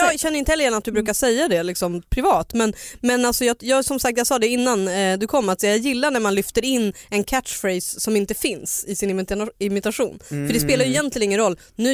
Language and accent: Swedish; Härnösand, Västernorrland County, Sweden; jag är ju från Härnösand, så det är när hemtrakter.